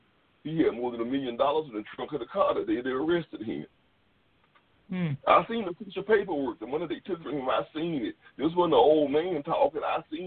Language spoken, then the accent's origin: English; Mississippi, United States; I'm proud I'm from Mississippi. Don't know how proud I am to be born in the state of Mississippi.